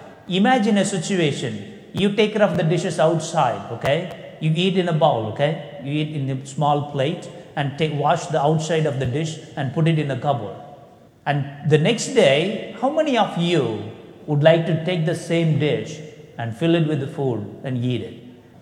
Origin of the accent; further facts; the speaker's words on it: India; now in United States; I am from India and I am in St. Louis Center.